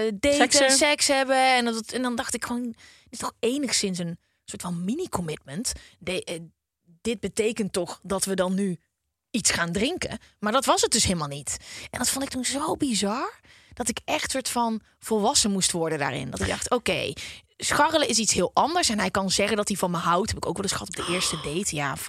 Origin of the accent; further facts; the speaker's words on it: Uden, North Brabant, Netherlands; also born or lived in The Hague; now in Amsterdam, Netherlands; Ik weet nog wel dat ik kwam uit Uden naar Den Haag.